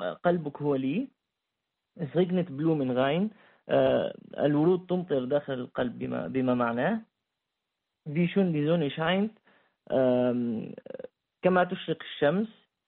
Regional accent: Aleppo, Aleppo Governorate, Syria; أنا ولدت بحلب ودرست بحلب، حتى شربت الموسيقى اللي بحلب، فأنا كتير يعني متعلق بهاي المدينة أنه ترعرعت فيها

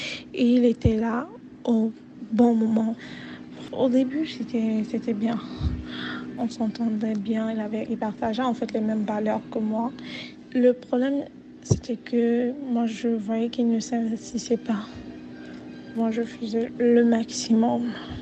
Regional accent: Cameroon; now in Canada; j'ai 22 ans. Je suis camerounaise, je vis au Canada et je suis étudiante en soins infirmiers.

